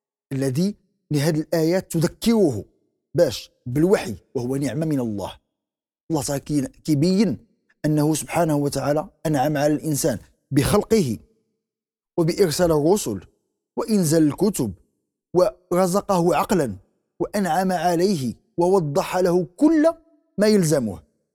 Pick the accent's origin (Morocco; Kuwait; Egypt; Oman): Morocco; والحمد لله كنعيشوه في بلدنا المغرب مثلا